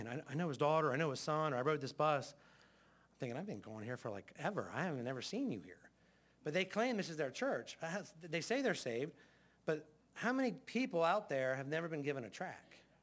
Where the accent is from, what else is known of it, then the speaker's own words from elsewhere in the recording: United States; Because as American Christians, we don't sacrifice.